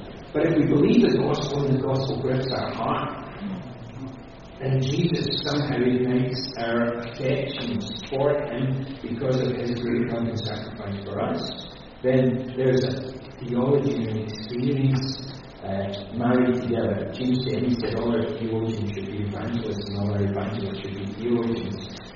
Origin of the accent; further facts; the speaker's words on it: Scotland, United Kingdom; I came from Scotland, a nation of hyper-Calvinists. We had a more thorough Reformation under Knox than Germany under Luther.